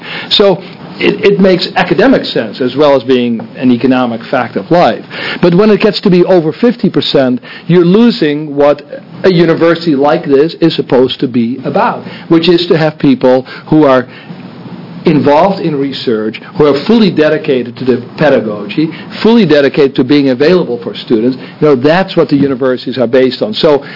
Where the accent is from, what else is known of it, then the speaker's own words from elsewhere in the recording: Netherlands; As well as my home country of the Netherlands.